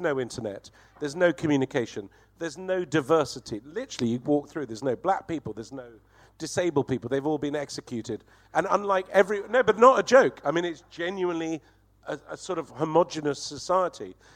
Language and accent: English; Lebanon; growing up in Lebanon, I knew it was a great place, but people didn't do it.